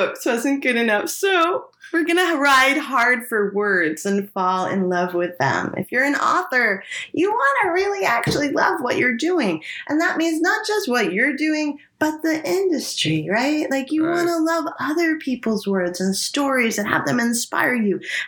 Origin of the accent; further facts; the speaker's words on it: New Hampshire, United States; It's because I'm from New Hampshire.